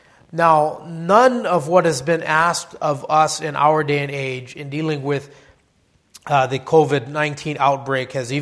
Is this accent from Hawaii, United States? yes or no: yes; Hawaii, United States; You know, growing up in Hawaii and having family and neighbors who either lived through or fought in the Second World War